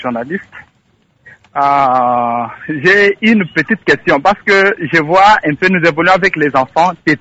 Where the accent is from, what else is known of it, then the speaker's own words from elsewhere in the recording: DR Congo; ici chez nous au Congo